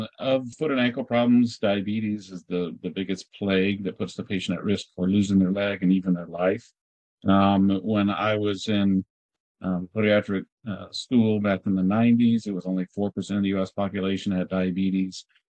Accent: Tennessee, United States; My wife and I moved here in 2004 after completing our training in Connecticut. I was originally from Tennessee. And then I went to Iowa for podiatric medical school and then residency again in Connecticut.

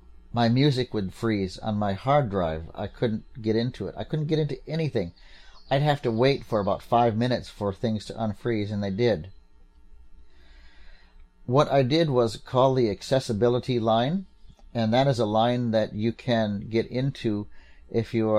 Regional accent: Minnesota, United States; I'm not from down there. I'm from Minnesota.

